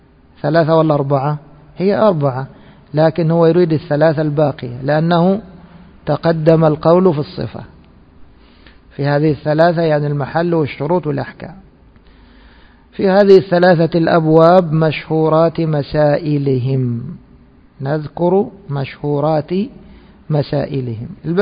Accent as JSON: {"language": "Arabic", "country": "Egypt", "said": "نحن أدركنا العملة في بلادنا مصر لما كانت من النحاس"}